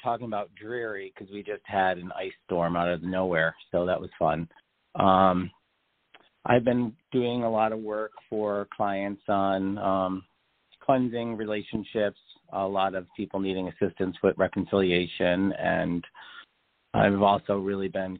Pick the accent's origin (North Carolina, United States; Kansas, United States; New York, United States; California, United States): New York, United States; Staten Island; I grew up in Staten Island, which is out of the five boroughs of New York City, is known as being, you know, one of the Italian boroughs.